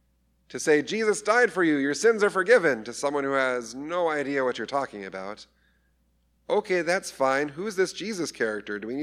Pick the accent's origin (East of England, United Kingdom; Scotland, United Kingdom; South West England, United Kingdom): Scotland, United Kingdom; now in California, United States; See, I'm also a Californian, not just a Scotsman.